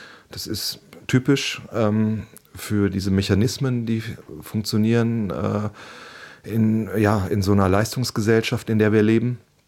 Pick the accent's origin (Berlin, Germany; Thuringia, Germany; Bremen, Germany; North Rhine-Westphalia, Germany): North Rhine-Westphalia, Germany; Mülheim an der Ruhr; moved away as an adult; Ich habe Mülheim an der Ruhr, wo ich aufgewachsen bin, habe ich verlassen, um Theater zu studieren.